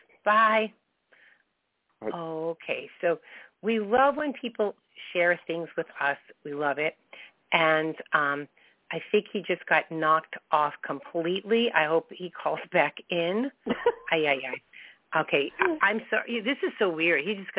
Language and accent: English; Merrick, New York, United States; Now, I grew up in Merrick, the numbers were never in order